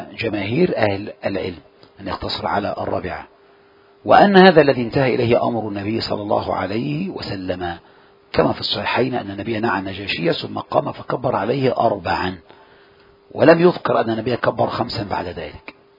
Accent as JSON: {"language": "Arabic", "country": "Egypt", "said": "إذا سلم واحدة هاج الناس عليه لانتشار التسليمتين كما عندنا في مصر"}